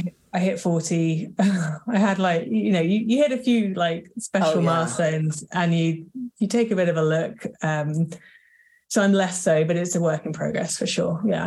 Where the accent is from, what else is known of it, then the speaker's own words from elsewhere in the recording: United Kingdom; I think some of it comes from